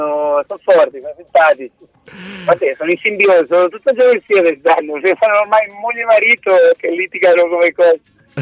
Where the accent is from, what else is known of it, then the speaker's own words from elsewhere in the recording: La Spezia, Liguria, Italy; poi io sono di La Spezia, i Cinque Terre, amo posti di mare